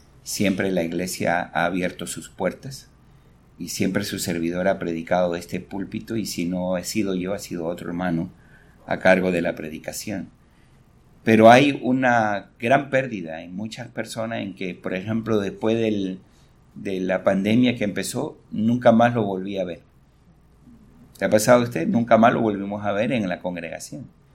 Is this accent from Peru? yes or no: yes; Peru; moved away; como ustedes saben que yo vengo del Perú